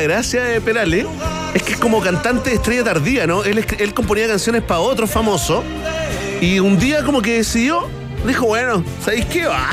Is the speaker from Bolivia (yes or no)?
no; Chile; Porque así somos los chilenos